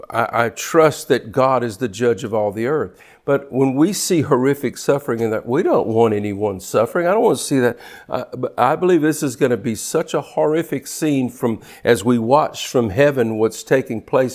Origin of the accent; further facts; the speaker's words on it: Louisiana, United States; we're from South Louisiana. We eat frogs. We eat frog legs.